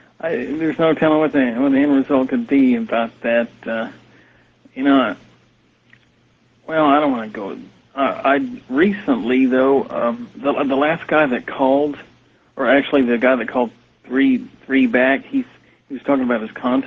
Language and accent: English; Texas, United States; I'm from Texas, and it's nice to hear your voice again.